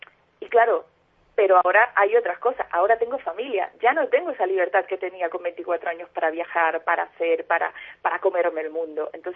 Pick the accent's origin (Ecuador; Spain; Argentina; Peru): Ecuador; Yo empecé muy jovencita en mi país, yo soy ecuatoriana